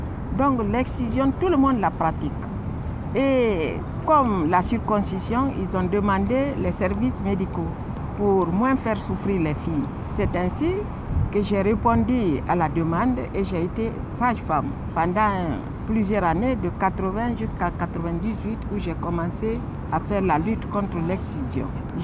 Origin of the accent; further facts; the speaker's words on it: Guinea; Je viens de la Guinée-Conakry, mais je suis installée dans la préfecture de Guéquédou.